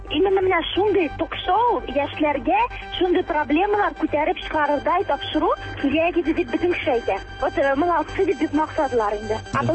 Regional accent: Kukmor, Tatarstan, Russia; мәктәптә үзем Кукмара районнан була.

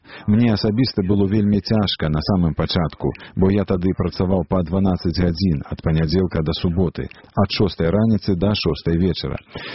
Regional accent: Poland; now in United States; І як поляк, і вже трохи як американець.

